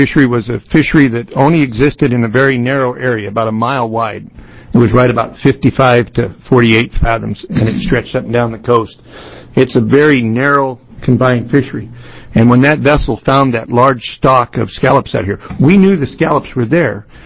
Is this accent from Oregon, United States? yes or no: yes; Oregon, United States; as I said, Hecate, not Aceta. I am local. I'm not from California. That's how we tell the difference.